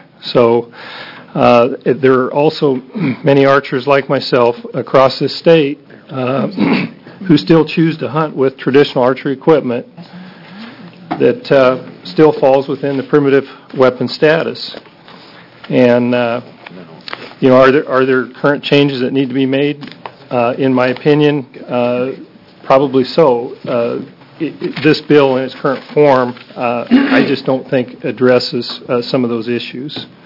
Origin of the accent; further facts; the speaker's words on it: Reedsport, Oregon, United States; I'm from Reedsport, Oregon.